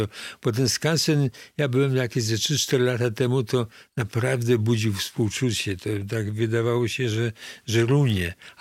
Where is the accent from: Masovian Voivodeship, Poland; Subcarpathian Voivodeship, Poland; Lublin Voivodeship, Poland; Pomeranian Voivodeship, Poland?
Masovian Voivodeship, Poland; bo ja jestem kurpiem białym, co widać po moich włosach.